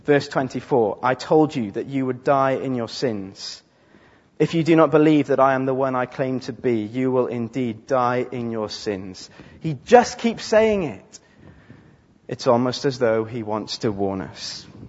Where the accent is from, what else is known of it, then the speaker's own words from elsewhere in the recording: Wales, United Kingdom; I'm from Wales, I can insult Aberystwyth, it's fine.